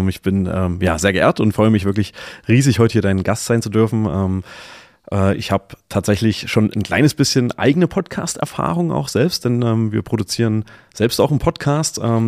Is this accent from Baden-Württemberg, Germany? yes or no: no; Saxony, Germany; Ich bin ja gebürtig, komme ich aus der Nähe von Bautzen, um es vielleicht ein bisschen einzugrenzen. Bin da groß geworden, bin dann aber relativ schnell auch aus der tiefsten, sagen wir, Ostprovinz, lieb gemeint, dann in Richtung Dresden, Leipzig, Chemnitz, Erfurt weitergezogen